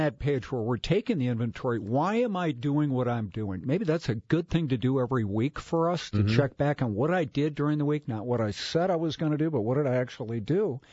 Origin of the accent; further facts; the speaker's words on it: Ireland; No, and I'm Irish, so I can't do the one before either.